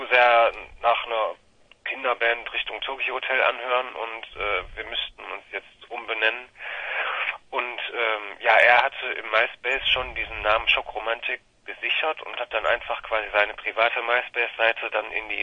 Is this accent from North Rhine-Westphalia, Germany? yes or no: yes; Essen, North Rhine-Westphalia, Germany; Also ich komme aus Essen